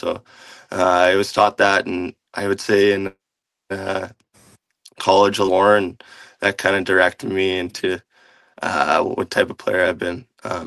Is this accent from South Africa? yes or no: no; Trail, British Columbia, Canada; But yeah, it's a great community, and I love growing up in Trail.